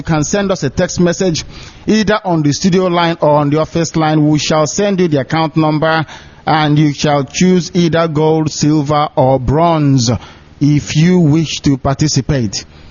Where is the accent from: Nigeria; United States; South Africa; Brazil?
Nigeria; Ibeku, Abia; from Isiama Faruku Ibeku. That's where I come from. Ibeku is in Biafra land. I'm not from Omuahia.